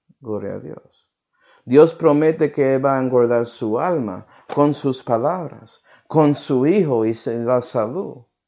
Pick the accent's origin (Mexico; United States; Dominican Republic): United States; born there; porque nací en América, un lugar que ya tenía el sistema de...